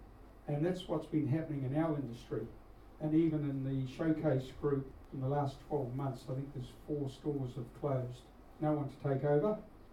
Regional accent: Twyford, New Zealand; As Joyce mentioned, I live in Twyford. I was raised in Twyford, and Barb and I raised our kids out there in Twyford, and we still live there.

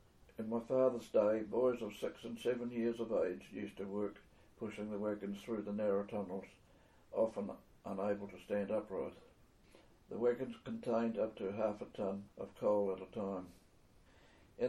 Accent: Yorkshire and the Humber, United Kingdom; born there; I was born in Dartfield, Yorkshire, on the 22nd of April, 1887.

